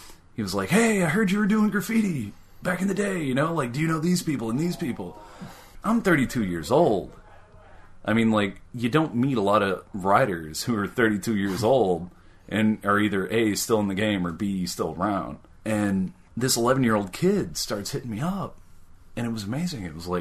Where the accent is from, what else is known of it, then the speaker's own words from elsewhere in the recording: Powell, United States; Whenever I was growing up in Powell, we didn't have First Fridays.